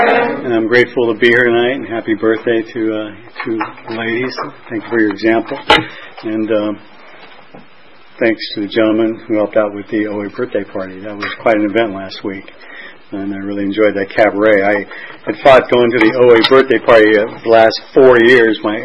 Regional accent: California, United States; But I'm born. I'm all Californian

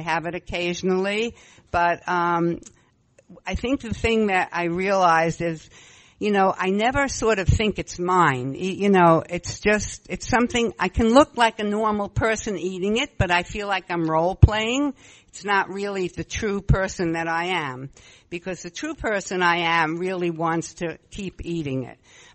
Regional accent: Brooklyn, New York, United States; also born or lived in Valley Stream; when we moved from Brooklyn, my little cozy Jewish neighborhood, to Valley Stream, which was more, you know, all ethnicities, I didn't feel as comfortable

